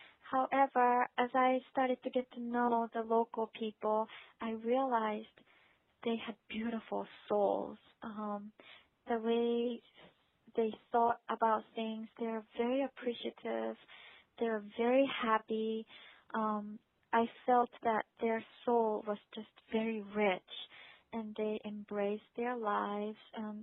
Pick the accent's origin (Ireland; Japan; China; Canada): Japan; also born or lived in United States; I grew up in Japan, which is very clean, very organized, and wealthy, I would say, and America too.